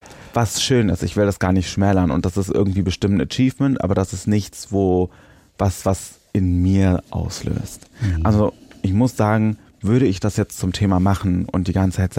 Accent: Cologne, North Rhine-Westphalia, Germany; ich komme aus Köln, ich liebe Schimpfwörter

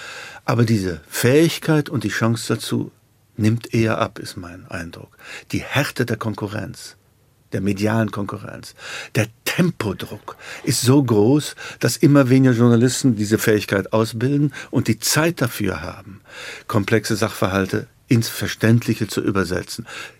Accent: Thuringia, Germany; bin in Südthüringen aufgewachsen

